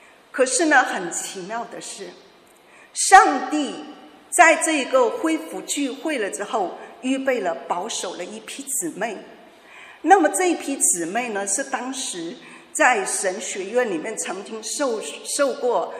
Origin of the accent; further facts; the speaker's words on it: Guangxi, China; 在广西我是广西人啊